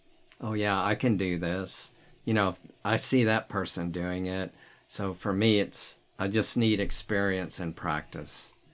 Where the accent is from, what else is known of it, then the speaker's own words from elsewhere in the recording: United States; And particularly most people in Africa thought I was rich because I was American.